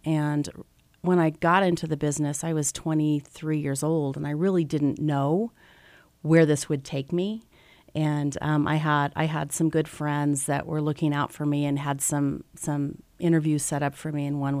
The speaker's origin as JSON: {"language": "English", "town": "Salt Lake City", "region": "Utah", "country": "United States", "tie": "born or raised there", "said": "I was from here. I'm born and raised in Salt Lake City."}